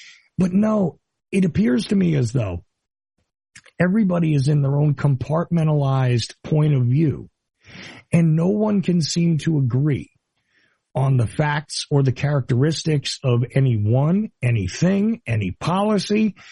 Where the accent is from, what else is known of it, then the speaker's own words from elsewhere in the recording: New Jersey, United States; Because I grew up in New Jersey.